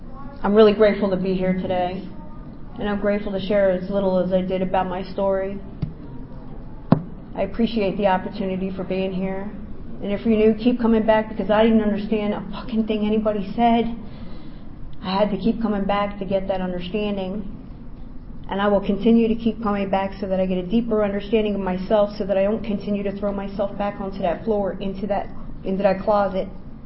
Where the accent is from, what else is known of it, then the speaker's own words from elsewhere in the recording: New Jersey, United States; I'm from Jersey.